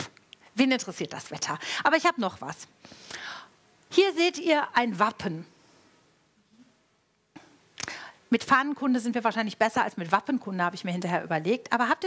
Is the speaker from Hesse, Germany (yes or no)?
yes; Hofheim, Hesse, Germany; Ich komme ja aus Hofheim und ich komme genauer gesagt aus Marxheim. Das ist ein bisschen dörflich.